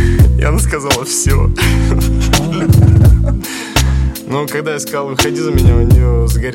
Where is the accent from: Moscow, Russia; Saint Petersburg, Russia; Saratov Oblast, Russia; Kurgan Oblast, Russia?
Moscow, Russia; когда я сказал, что я из Москвы